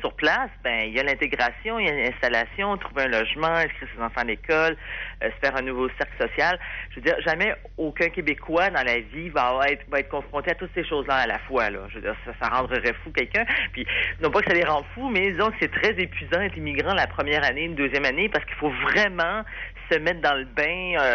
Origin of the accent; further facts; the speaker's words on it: France; Mais quand on est français, c'est sûr, on est plus exigeant. Je veux dire, on n'arrive pas d'un pays en guerre